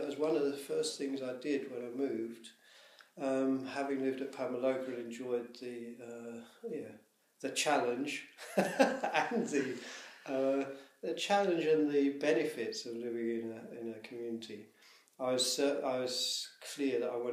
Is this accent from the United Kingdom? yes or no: yes; England, United Kingdom; now in Germany; Because being an Englishman in Germany, I don't particularly just want to be in touch with Sri Ratna Buddhists.